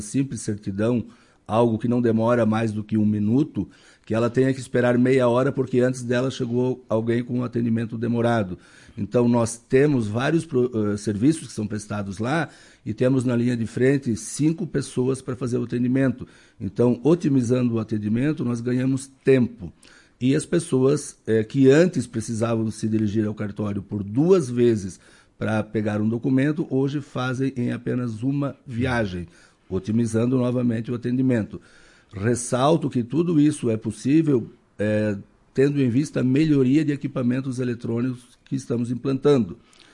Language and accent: Portuguese; Santa Catarina, Brazil; now in Marau, Brazil; eu sou catarinense, estou residindo recentemente aqui no município de Marau